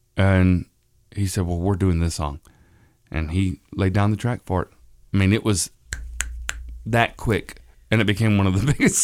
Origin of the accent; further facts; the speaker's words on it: Florida, United States; Yes, I grew up in Florida.